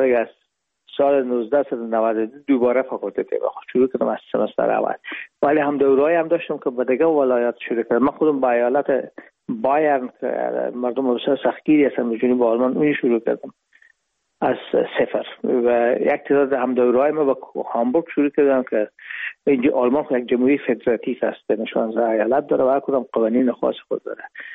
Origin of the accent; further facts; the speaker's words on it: Herat, Afghanistan; moved away as an adult; now in Hamburg, Germany; ما رفتیم از کابل به هرات و پیش که فاکولته رو پایان برسانیم یا دیپلم بگیریم از هرات از طریق زمینی داخل مرز ایران شدیم، از مرز ایران گذشتیم و داخل پاکستان و از پاکستان قاچقی آمدیم به آلمان. میشد سال 1369 که ما به هامبورگ رسیدیم که باشه 1990.